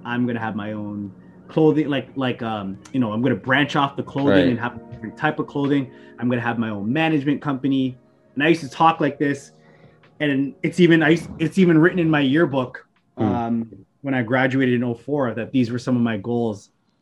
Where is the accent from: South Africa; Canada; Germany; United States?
Canada; Mississauga, Ontario; where we grew up in Mississauga